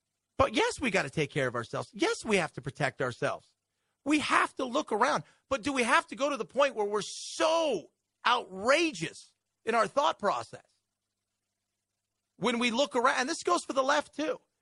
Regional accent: Long Beach, California, United States; I grew up in Long Beach, California.

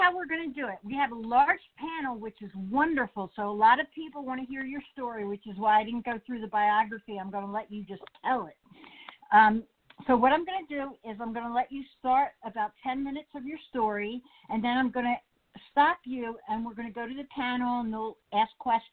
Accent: New Jersey, United States; from New Jersey, an advocate, counselor, and life coach

